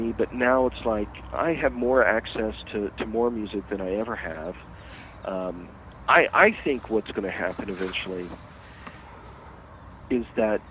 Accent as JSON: {"language": "English", "region": "Oklahoma", "country": "United States", "said": "I come from Oklahoma, so there's a bit of an evangelical thing about me, I guess."}